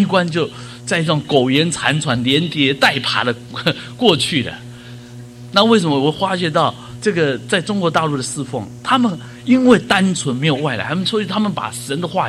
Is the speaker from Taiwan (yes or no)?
yes; Taiwan; 那我觉得我自己是，土生土长的台湾人